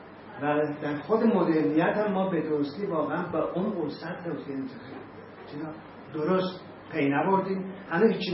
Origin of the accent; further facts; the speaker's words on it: Iran; من اصلا ایرانی هستم عنوان یه هویت، ولی با فرهنگ آذری باید بزرگ شدیم